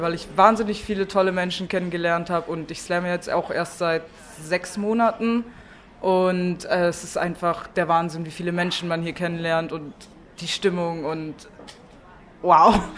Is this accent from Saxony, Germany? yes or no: no; Kempten, Bavaria, Germany; ich bin aus Kempten eigentlich